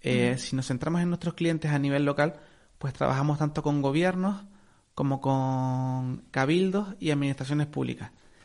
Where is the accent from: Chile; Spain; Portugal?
Spain; Canary Islands; La verdad que como buen canario y buen isletero, practico mucho surf.